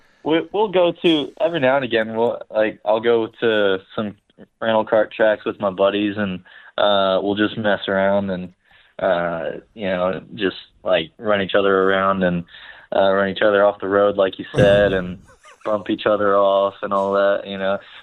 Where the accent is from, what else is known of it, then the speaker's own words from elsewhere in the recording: Barbados; Yeah, growing up in Barbados, I just had a friend that loved racing